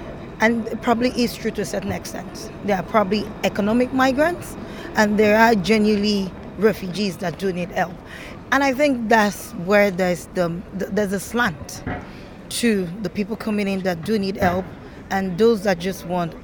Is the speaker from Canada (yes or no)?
no; Nigeria; now in Ireland; I am Irish, originally from Nigeria.